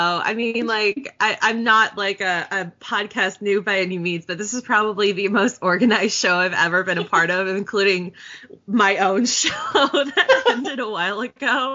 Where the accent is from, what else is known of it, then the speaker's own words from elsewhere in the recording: San Francisco, California, United States; now in Los Angeles, United States; I'm 26, currently living in Los Angeles, though I'm originally from San Francisco.